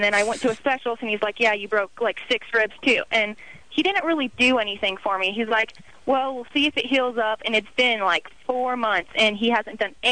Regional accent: Arizona, United States; Okay, I'm from Arizona, and we don't have like a lot of trees out there. We have flat land and cacti and stuff.

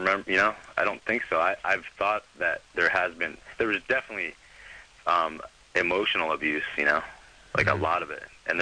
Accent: Florida, United States; No, I'm actually not white. I'm Filipino and Chinese, so I blend in here.

